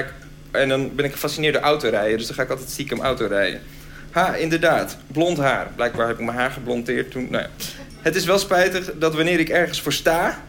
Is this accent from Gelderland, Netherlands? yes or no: no; Groningen, Netherlands; Ik kwam zelf uit Groningen, dus dat was heel ver.